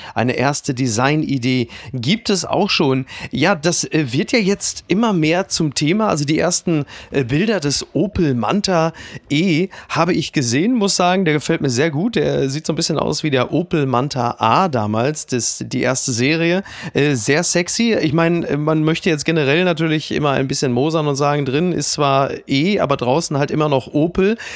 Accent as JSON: {"language": "German", "town": "Castrop-Rauxel", "region": "North Rhine-Westphalia", "country": "Germany", "tie": "born or raised there", "said": "Oder ich kann ja auch darauf hoffen, dass das Stadtfest in meiner Heimatstadt Castrop-Rauxel"}